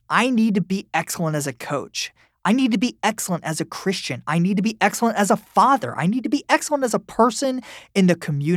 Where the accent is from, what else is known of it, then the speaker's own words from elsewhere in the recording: Tampa Bay, Florida, United States; I grew up in Tampa Bay, and I still remember seeing Dungy with his kids at sporting events where my friends and I were playing.